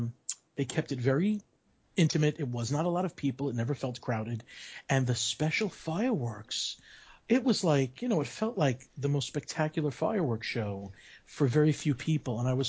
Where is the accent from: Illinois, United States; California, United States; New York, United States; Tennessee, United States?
New York, United States; Long Island; moved away; And remember, I lived up north too. I wasn't always a local. I've been here 13 years. I was from Long Island, New York.